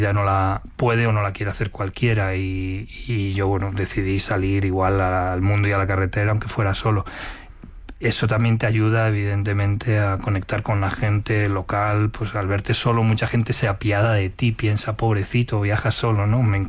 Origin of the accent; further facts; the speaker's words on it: A Coruña, Galicia, Spain; now in Madrid, Spain; yo soy gallego de La Coruña